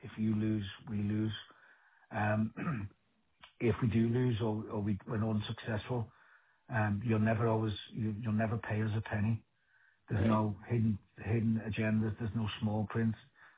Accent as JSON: {"language": "English", "region": "North West England", "country": "United Kingdom", "accent": "Scouse", "said": "You know what, James, all my life, people have been asking me to repeat myself because of my Scouse accent."}